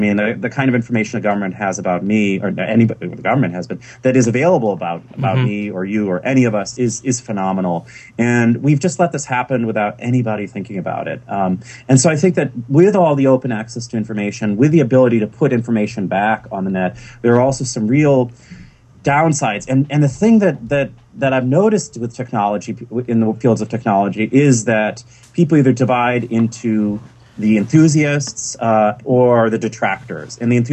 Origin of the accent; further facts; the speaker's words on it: Massachusetts, United States; when I was growing up in Western Mass